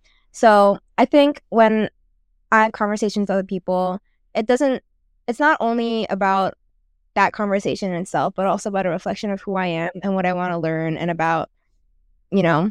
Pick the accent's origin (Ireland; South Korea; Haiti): South Korea; now in Connecticut, United States; I'm a 17-year-old rising senior currently based in Connecticut, but I'm originally from South Korea.